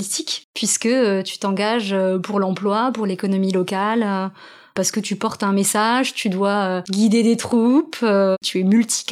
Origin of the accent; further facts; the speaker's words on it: La Bastide-Saint-Pierre, Occitanie, France; Moi, j'ai grandi à Montauban, et ouais. Plus précisément dans un village à côté de Montauban qui s'appelle La Bastide-Saint-Pierre. 3000 habitants, avec beaucoup de jardins, beaucoup d'espaces, de nature, beaucoup de voitures aussi.